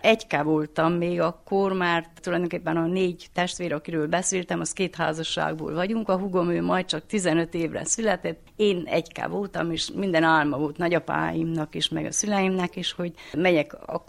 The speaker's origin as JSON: {"language": "Hungarian", "town": "Zágon", "region": "Covasna", "country": "Romania", "tie": "born or raised there", "also_born_or_lived": "Nagyborosnyó", "said": "Zágonba élek, már nagyon rég Nagyborosnyón születtem, gyerekkorom egy részét Nagyborosnyón az anyai nagyszülőkkel is töltöttem"}